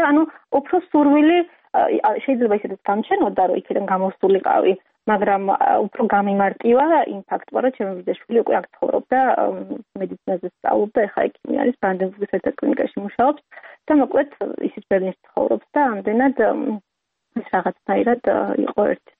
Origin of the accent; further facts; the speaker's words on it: Khoni, Imereti, Georgia; moved away as an adult; also born or lived in Tbilisi; მე უკვე სკოლა დავამთავრე, ხონის რაიონში დავამთავრე სკოლა. შემდეგ წავედი თბილისში სასწავლებლად გერმანისტიკაზე.